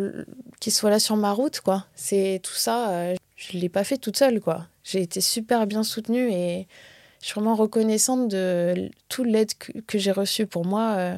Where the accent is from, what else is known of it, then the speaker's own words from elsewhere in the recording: North Macedonia; quand j'étais petite en Macédoine, j'ai fait la fée clochette.